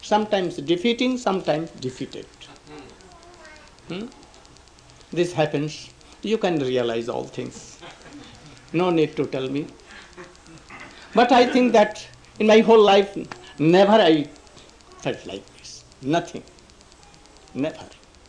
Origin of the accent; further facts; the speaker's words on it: India; English is a second language; I came from India.